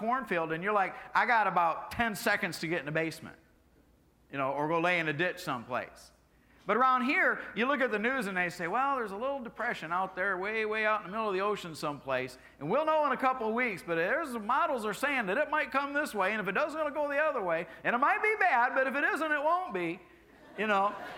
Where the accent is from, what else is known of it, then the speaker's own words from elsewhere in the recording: Michigan, United States; also born or lived in Indiana; now in Florida, United States; I grew up in Michigan and up in the Midwest, and lived in Indiana for many years.